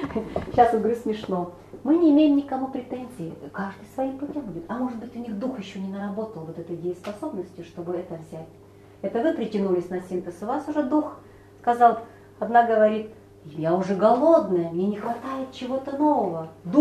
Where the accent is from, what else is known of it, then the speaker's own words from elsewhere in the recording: Kazakhstan; moved away as an adult; now in Novosibirsk, Russia; уехала я из Казахстана, мы тогда родители в Казахстане жили, я приехала в Новосибирск, ну, в общежитии тут жила все